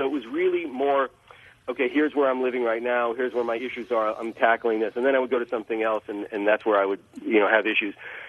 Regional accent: Los Angeles, California, United States; I grew up in Los Angeles in the late 60s and 70s. It was an idyllic way to grow up, you know, and here's one generation removed from the Holocaust.

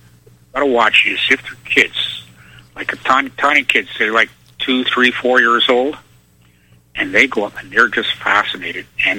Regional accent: Canada; I'm Canadian. I'm calling from Canada.

